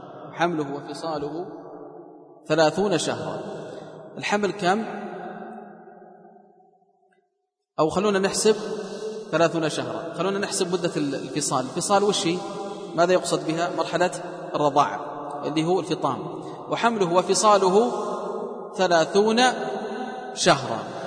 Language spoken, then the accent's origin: Arabic; Riyadh, Riyadh Province, Saudi Arabia; مرة من المرات عندنا في الرياض كان هناك أب